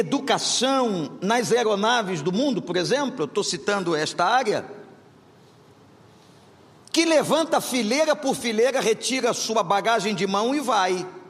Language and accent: Portuguese; Brazil; tem uma prática como brasileiro, você vai entender, ao chegar ao quarto, buscar o cofre